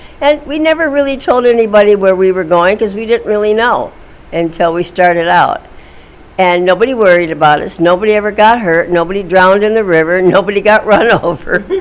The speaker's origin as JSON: {"language": "English", "town": "Blooming Prairie", "region": "Minnesota", "country": "United States", "tie": "born there", "said": "I was born in Minnesota, in a small town called Blooming Prairie. I was born in February of 1944"}